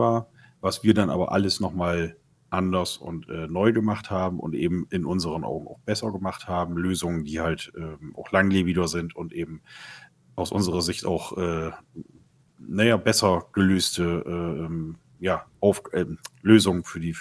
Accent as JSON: {"language": "German", "region": "Bremen", "country": "Germany", "said": "komme aus Bremen"}